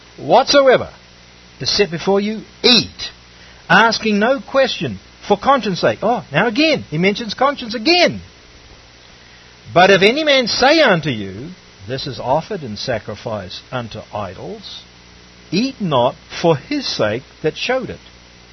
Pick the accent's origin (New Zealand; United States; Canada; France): New Zealand; It's like us. We come from New Zealand.